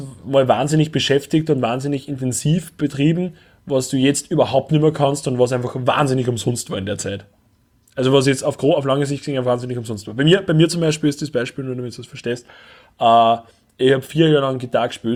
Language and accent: German; Upper Austria, Austria; wie wir mal bei uns in Oberösterreich waren.